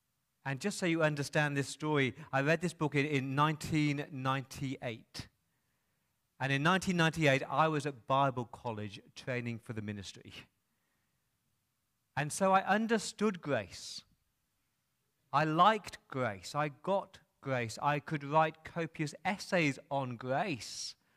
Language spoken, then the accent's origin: English; England, United Kingdom; I'm an Englishman.